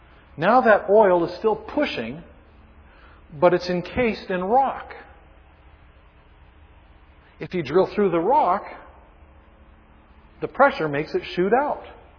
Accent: Bishop, California, United States; Oldest living trees over in my hometown of Bishop, the bristlecones.

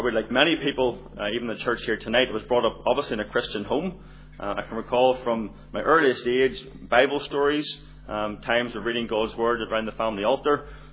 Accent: United States; born there; So I was born in America, have a younger brother born in Canada, have a brother then born back in Northern Ireland, and a sister born over in Papua New Guinea.

